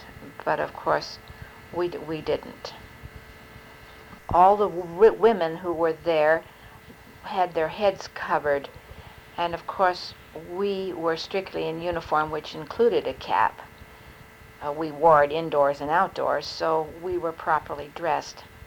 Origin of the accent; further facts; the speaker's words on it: Kentucky, United States; I told him I was from the United States of America and from Kentucky, and he knew where Kentucky was